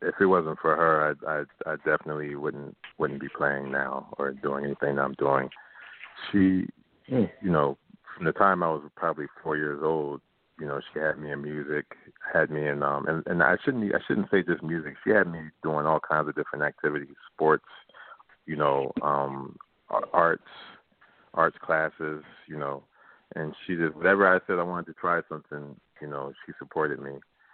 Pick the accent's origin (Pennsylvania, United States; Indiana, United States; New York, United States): Pennsylvania, United States; Philadelphia; But you know, I grew up in East Oak Lane, and it was a great, it was a very diverse neighborhood.